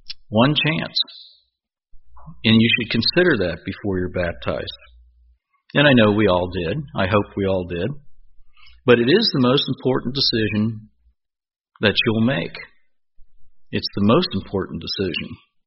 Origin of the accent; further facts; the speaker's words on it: Cincinnati, Ohio, United States; We grew up in the Cincinnati area and we had 4 major churches there